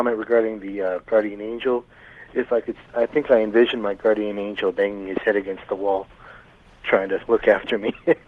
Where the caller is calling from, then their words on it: Las Vegas, Nevada, United States; I'm calling from the Las Vegas area.